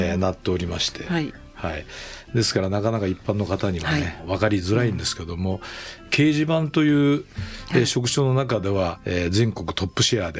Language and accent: Japanese; Takaoka, Toyama, Japan; はい、はい、そうです。高岡出身でございまして